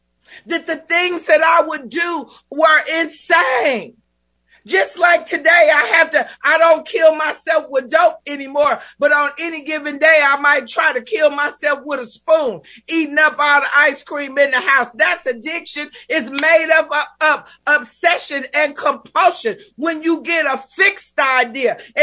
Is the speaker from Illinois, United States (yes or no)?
no; Oakland, California, United States; I was from Oakland, California, and I found myself in Austin, Texas, one more time with a crack pipe hanging out of my mouth.